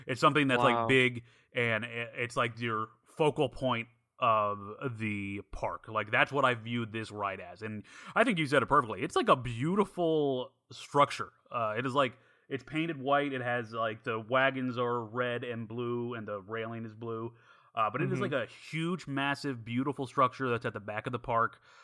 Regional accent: Illinois, United States; also born or lived in New York; now in West Coast, United States; so I was born in New York, but I grew up in Illinois, and now I live on the West Coast.

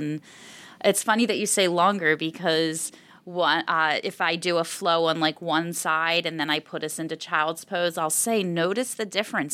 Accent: Philadelphia, Pennsylvania, United States; also born or lived in New Jersey; So I'm a Jersey girl. Mm-hmm. I was born there, but most of my adult life was in Philadelphia, so that's really where I call home, West Philly.

